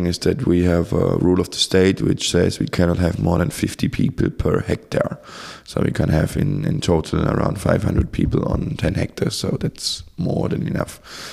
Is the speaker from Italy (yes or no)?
no; Germany; We're from Germany. We're happy that we don't have a lot of rules there now.